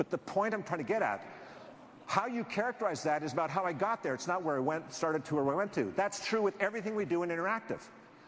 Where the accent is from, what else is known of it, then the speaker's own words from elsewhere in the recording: Canada; I'm Canadian, so I'm allowed to say this.